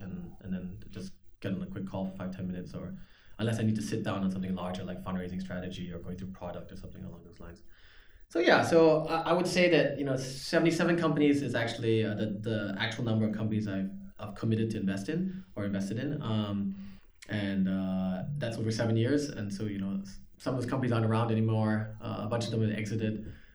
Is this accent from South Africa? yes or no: no; Singapore; Yeah, growing up in Singapore is great.